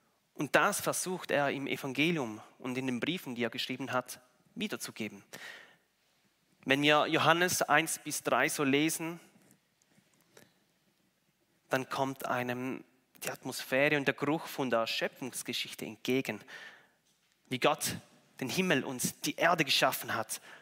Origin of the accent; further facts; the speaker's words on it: St. Gallen, Switzerland; Also ich komme aus dem Toggenburg und mein Herz, wenn ich Berge sehe, da wow.